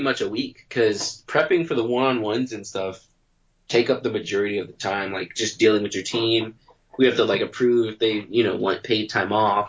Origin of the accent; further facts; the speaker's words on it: North Carolina, United States; moved away as an adult; also born or lived in Boston; So I started at Berkeley in 2003. That's when I graduated from high school. So I moved from North Carolina to Boston.